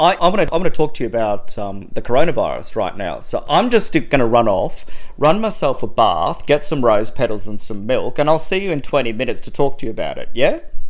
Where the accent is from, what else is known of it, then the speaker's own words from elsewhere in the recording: Melbourne, Victoria, Australia; Bilingual disruptor, yes. Or I'm just from Melbourne, therefore very pretentious.